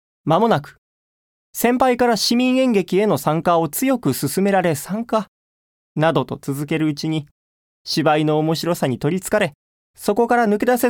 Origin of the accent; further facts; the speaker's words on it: Kurashiki, Okayama, Japan; 岡山県倉敷市出身です。